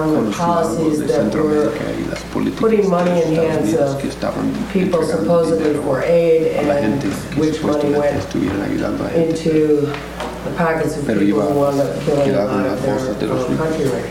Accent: Chicago, Illinois, United States; I speak as a U.S. citizen. born and raised in Chicago

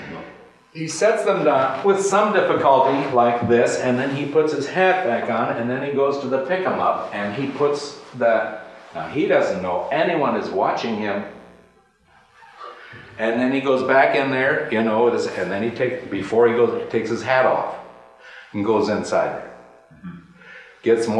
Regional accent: Waterloo, Iowa, United States; I'm from Waterloo, Iowa. We don't know how it goes in South Dakota.

